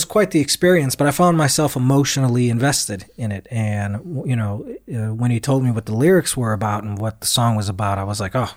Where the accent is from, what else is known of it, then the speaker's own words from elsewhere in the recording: United States; But me being American, I was just like, well, to me, this is a fucking invitation.